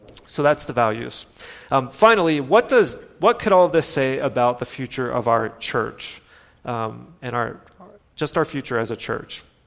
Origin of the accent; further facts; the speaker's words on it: United States; And my response was, I'm an American. That's what I do. That's what we do.